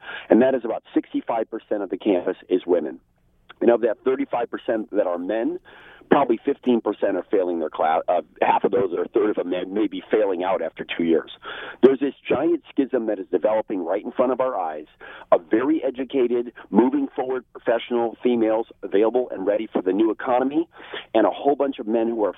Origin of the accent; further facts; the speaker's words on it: East Coast, United States; I'm from the East Coast, gone to a college back there.